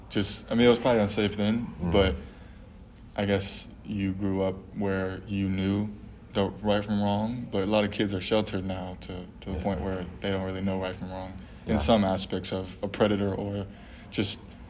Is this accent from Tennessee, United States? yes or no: no; Seattle, Washington, United States; but yeah, I told you I came from Seattle. There's sidewalks and buses everywhere.